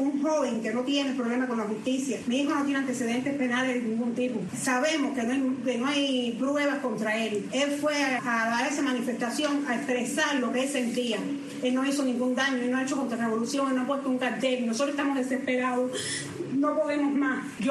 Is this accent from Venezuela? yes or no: no; Colón, Matanzas, Cuba; Somos del municipio de Colón, en la provincia de Matanzas.